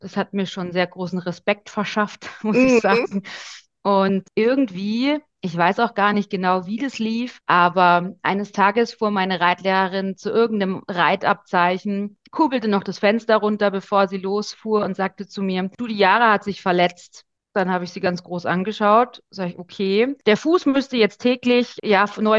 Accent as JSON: {"language": "German", "region": "Bavaria", "country": "Germany", "said": "Ich komme aus dem Bayerischen Wald und lebe hier mit meiner Familie, meinem Mann und meiner Mutter auf unserem kleinen eigenen Traum, also unserem eigenen kleinen Hof am Waldrand."}